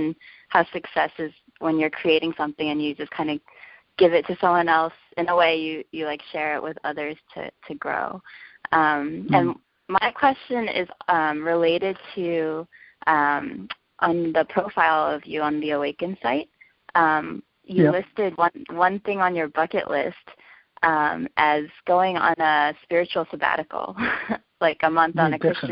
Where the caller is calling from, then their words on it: Berkeley, California, United States; I'm calling from Berkeley, right. California as well